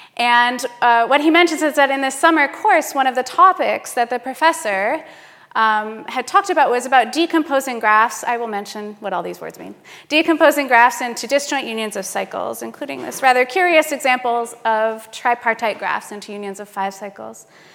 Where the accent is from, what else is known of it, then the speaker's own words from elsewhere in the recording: United States; but I am American and I didn't want to escalate any tension